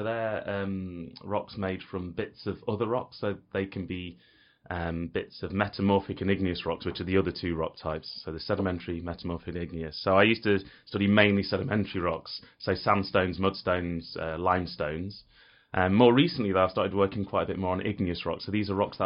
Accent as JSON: {"language": "English", "region": "East Midlands", "country": "United Kingdom", "tie": "born or raised there", "said": "I grew up in Derbyshire, so I spent quite a lot of time in the hills around there"}